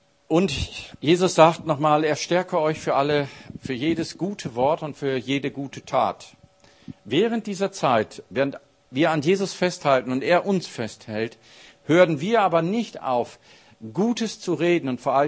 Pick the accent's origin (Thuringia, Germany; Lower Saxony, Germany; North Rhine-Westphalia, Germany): Lower Saxony, Germany; In Norddeutschland, da wo ich herkomme aus Ostfriesland, da gibt es einen Spruch